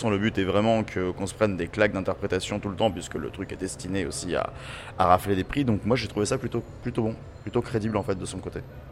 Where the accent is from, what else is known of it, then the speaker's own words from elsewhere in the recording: France; on est français, hein, donc déjà ne serait-ce que là, la country c'est pas du tout notre culture